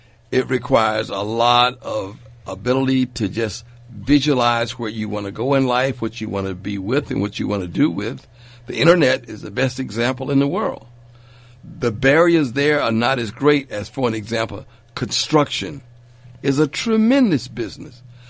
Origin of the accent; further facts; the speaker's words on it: LaGrange, Georgia, United States; born there; I was born at 213 King Street in LaGrange, Georgia.